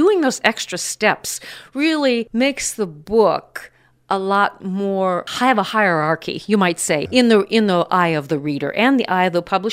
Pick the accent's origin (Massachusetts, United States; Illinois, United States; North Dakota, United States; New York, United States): North Dakota, United States; And of course, because we grew up just outside of Bismarck, there are all kinds of opportunities for communications